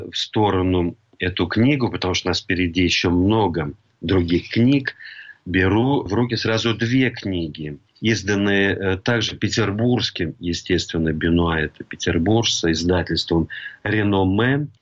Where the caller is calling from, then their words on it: Italy; Ну, я из Италии вещаю